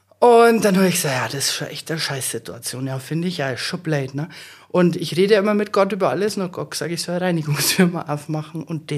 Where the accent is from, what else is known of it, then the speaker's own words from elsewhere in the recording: Bayreuth, Bavaria, Germany; born there; also born or lived in Wunsiedel; also ich bin in Bayreuth geboren. Dann war ich in Wunsiedel im Kinderheim. Dann bin ich zu Pflegeeltern nach Miederdeich gekommen.